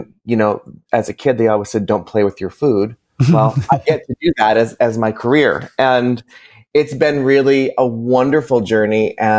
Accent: Massachusetts, United States; I grew up in Massachusetts, really idolizing my grandmother.

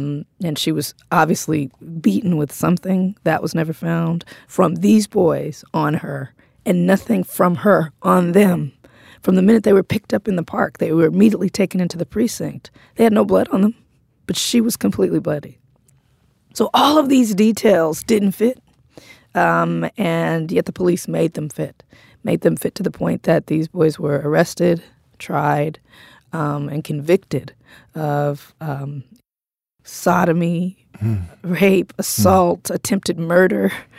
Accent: Compton, California, United States

